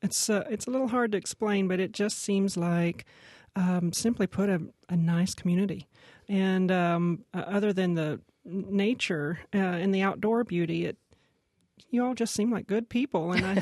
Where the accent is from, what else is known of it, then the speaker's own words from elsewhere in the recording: Fayetteville, Arkansas, United States; Well, I am a native Arkansan, born and raised in Fayetteville, Arkansas, and pretty much just stayed in that region.